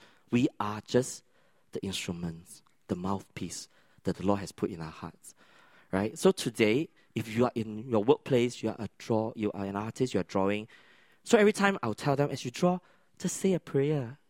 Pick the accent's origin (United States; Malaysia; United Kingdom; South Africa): Malaysia; moved away as an adult; I discovered I love dancing when I was the age of 16, back in Malaysia. For those who know, I'm actually Malaysian. So I moved here when I was in the mid-20s.